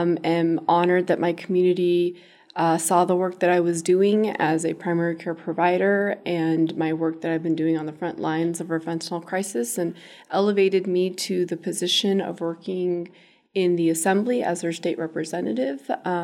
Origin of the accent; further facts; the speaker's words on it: Delano, California, United States; I am honored to still practice in my hometown of Delano, California, across the street from where I went to preschool as a kid.